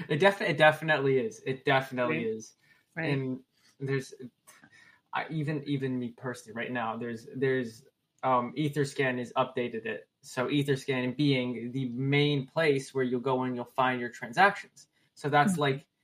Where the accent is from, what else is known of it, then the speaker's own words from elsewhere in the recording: Canada; I'm Canadian.